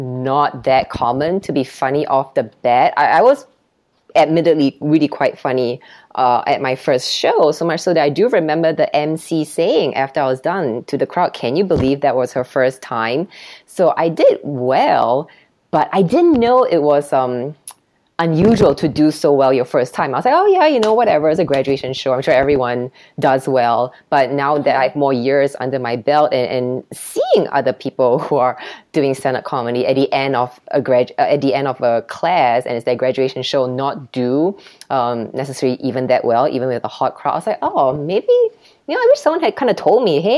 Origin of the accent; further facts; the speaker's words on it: Singapore; now in United States; So I grew up in Singapore and it's a culture where children are seen and not heard.